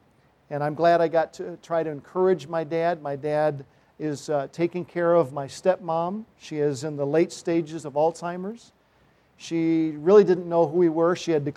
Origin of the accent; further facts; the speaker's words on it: Winchester, Virginia, United States; I grew up near Winchester, Virginia